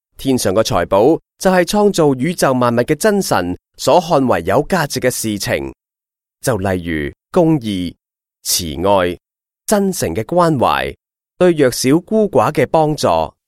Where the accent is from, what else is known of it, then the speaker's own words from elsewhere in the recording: Hong Kong; 我成长于经济起飞阶段的香港，家境清贫，住在山边的木屋和政府的徙置区。